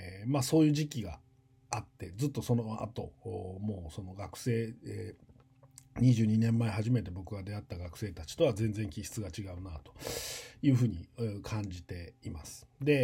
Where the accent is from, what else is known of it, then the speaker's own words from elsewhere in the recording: Tokyo, Japan; 僕、東京で生まれ育ってて、東京言っても郊外多摩地区なので、そんなにめっちゃ都会コンクリートジャングルなわけでもなかったんですけど、